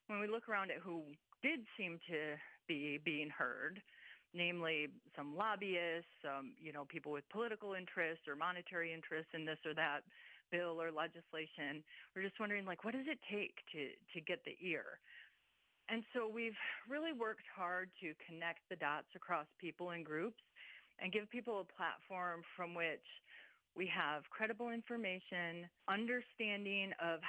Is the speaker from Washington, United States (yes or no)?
no; Lowell, Michigan, United States; I'm actually a Michigan native. I grew up just outside of Grand Rapids, Michigan, in a little town called Lowell.